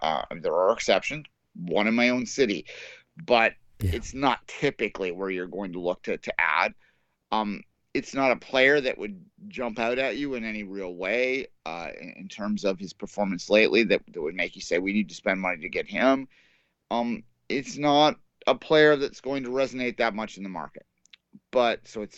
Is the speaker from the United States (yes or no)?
no; Canada; The concerns I expressed around Piet are legit as a Canadian, but we'll see.